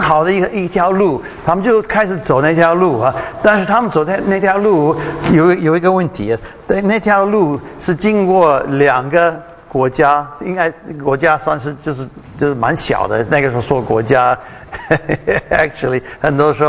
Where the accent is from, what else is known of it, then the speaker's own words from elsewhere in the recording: Taiwan; accent: Taiwanese Mandarin; 我每次念这个，我的台湾国语也是